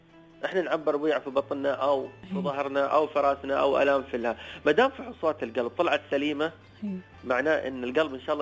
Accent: United Arab Emirates; إحنا من أهل الإمارات

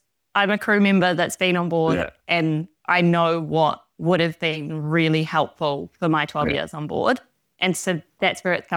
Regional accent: New Zealand; accent: New Zealand; now in Europe; obviously I'm from New Zealand, hence the accent. And we have got a beautiful home back in New Zealand

